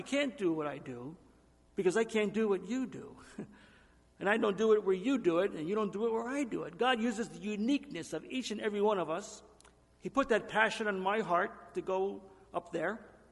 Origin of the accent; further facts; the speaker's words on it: New Jersey, United States; I had a phenomenally strong church where I grew up in New Jersey.